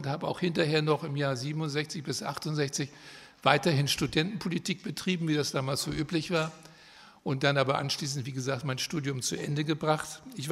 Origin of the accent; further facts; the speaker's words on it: Hamburg, Germany; born there; moved away as an adult; now in Berlin, Germany; Ich bin 1944 in Hamburg geboren, kam 1965 als Jurastudent nach Berlin